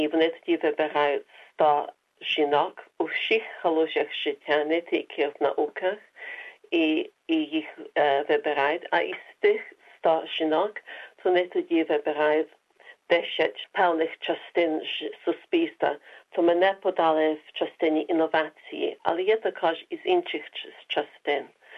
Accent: Derby, East Midlands, United Kingdom; Я народилася в Англії, в місті Дерби, і мої родичі виїхали до Англії після війни.

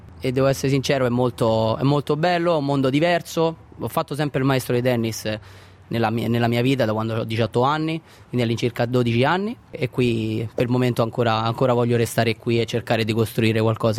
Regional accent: Rome, Lazio, Italy; moved away as an adult; now in Australia; vengo da Roma, 32 anni. Anch'io mi sono trasferito qua all'incirca 6 anni fa per imparare un po' l'inglese

